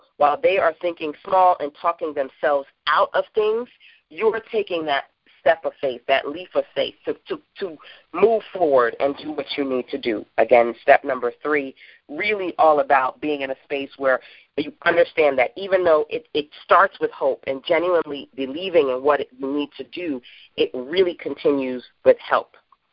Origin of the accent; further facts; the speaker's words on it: New York City, New York, United States; so much fun because I am a native New Yorker.